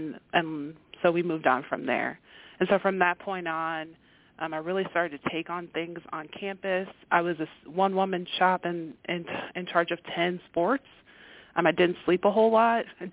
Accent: Ohio, United States; so I grew up in Ohio and went to college out in the state of Iowa

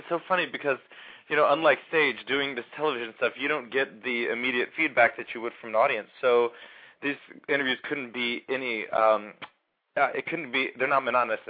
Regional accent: Austin, Texas, United States; I grew up in Austin, Texas. I'm a Texas mm-hmm. boy, born mm-hmm. and raised, and all of my family still lives there.

